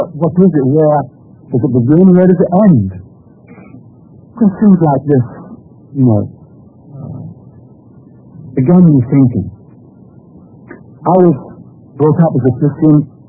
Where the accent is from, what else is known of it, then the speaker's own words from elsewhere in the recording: London, United Kingdom; born there; I was born in London. I was christened. I was brought up in a Christian home, if you like. My father was Greek Orthodox, and my mother was Swedish.